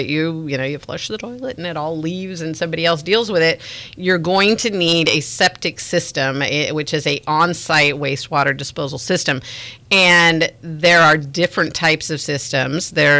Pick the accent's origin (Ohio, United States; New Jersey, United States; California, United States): California, United States; we used to go to Stinson Beach because I grew up in Marin